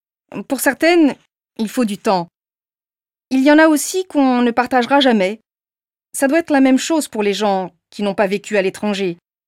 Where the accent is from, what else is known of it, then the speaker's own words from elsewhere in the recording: Belgium; par défaut, j'ai fini par accepter que j'étais belge. Aujourd'hui, je dis sans aucune amertume que je suis belge, mais sans sentiment d'appartenance particulier.